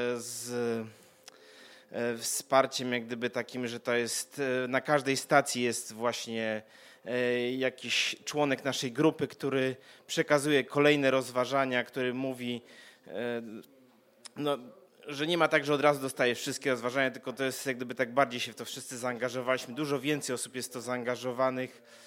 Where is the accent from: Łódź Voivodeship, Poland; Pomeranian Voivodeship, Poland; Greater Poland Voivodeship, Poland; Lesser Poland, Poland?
Pomeranian Voivodeship, Poland; Wejherowo; Dzień dobry, jesteśmy z Wejherowa.